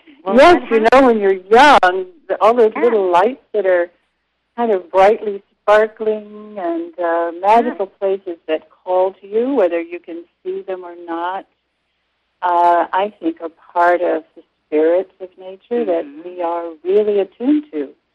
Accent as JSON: {"language": "English", "region": "Kentucky", "country": "United States", "tie": "born or raised there", "said": "I grew up in Kentucky along a river, and there were woods nearby, and I would go out into the woods and look for mosses."}